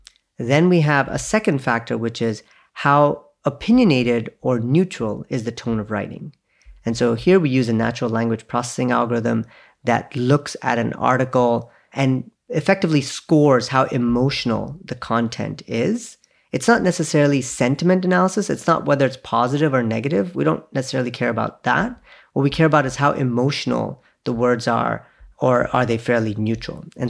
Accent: Canada; I grew up in Canada, and I loved the job

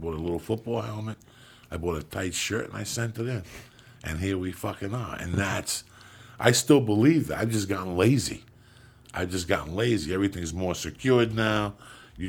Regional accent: New York City, New York, United States; I've always believed in the hustle. And I get that from just growing up in New York City.

